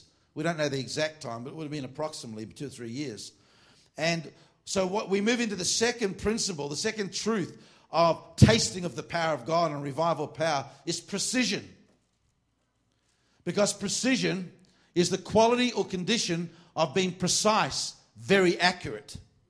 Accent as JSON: {"language": "English", "country": "Australia", "said": "What's the matter with you Americans? I'm from Australia. This is hot up here."}